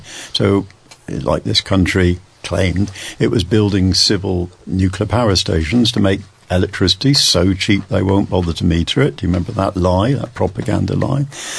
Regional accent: Bristol, South West England, United Kingdom; I mean, I grew up in Bristol. I was a swot at school.

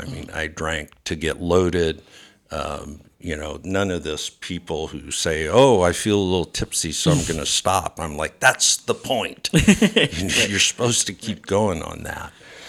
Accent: West Coast, United States; even though I grew up on the West Coast

